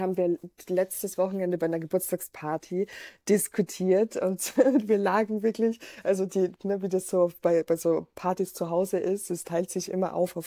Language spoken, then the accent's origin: German; Austria; also ich bin ja in Österreich zur Schule gegangen